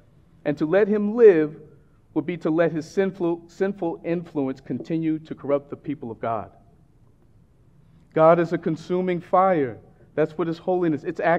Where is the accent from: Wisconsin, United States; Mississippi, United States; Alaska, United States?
Mississippi, United States; now in Washington, United States; Well, as y'all know, I'm from Mississippi, and for most of my life, I lived in the southernmost part of the state, which is the Gulf Coast, because it's right next to the Gulf of Mexico.